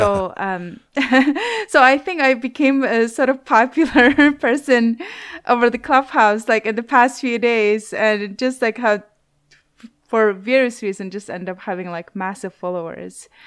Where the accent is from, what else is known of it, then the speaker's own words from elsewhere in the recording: Urumqi, Xinjiang, China; So I grew up in Xinjiang and, you know, I'm from Urumqi, and I was born into a very educated family.